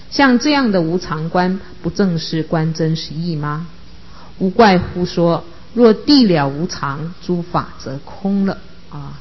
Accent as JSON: {"language": "Chinese", "country": "China", "said": "这个庄子逍遥游呢，这个是我们中国人才熟悉的典故。"}